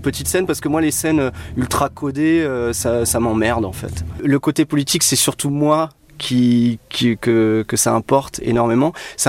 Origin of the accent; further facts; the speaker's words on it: Île-de-France, France; On vient de la Seine-Saint-Denis, donc c'est la banlieue est parisienne. Ouais. Voilà, on a tous grandi là-bas, en fait.